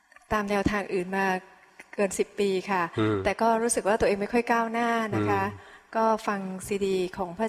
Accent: Chiang Rai, Thailand; มาจากเชียงรายค่ะมาจากพระธาตุกดแก้วค่ะ

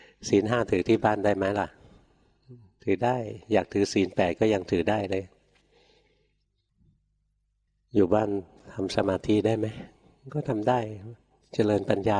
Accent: Bangkok, Thailand; เสียงแมลงนะเราคนกรุงเทพไปนอนไม่หลับเลย

